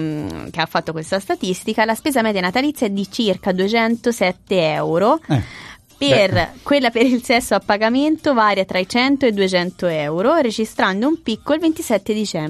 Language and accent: Italian; Cesena, Emilia-Romagna, Italy